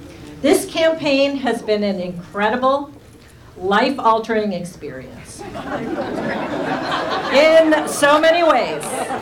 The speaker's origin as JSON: {"language": "English", "town": "Chippewa Falls", "region": "Wisconsin", "country": "United States", "tie": "born or raised there", "said": "Growing up in Chippewa Falls, I was blessed with a loving family."}